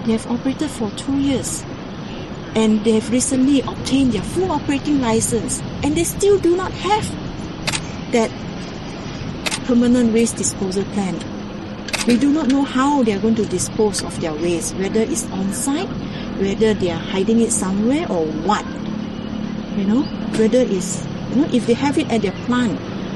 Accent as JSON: {"language": "English", "town": "Kuantan", "region": "Pahang", "country": "Malaysia", "tie": "born or raised there", "said": "I grew up in Kuantan, was born in Kuantan, I grew up in Kuantan. I came back to Kuantan to work, I raised my family in Kuantan."}